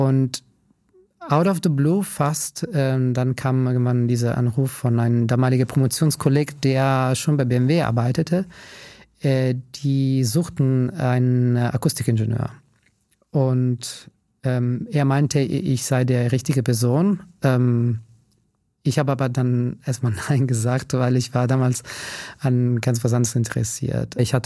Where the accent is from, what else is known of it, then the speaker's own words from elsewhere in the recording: Italy; German is a second language; moved away as an adult; now in Germany; Ich komme aus Italien, aus einem kleinen Dorf. Dort bin ich geboren und groß geworden.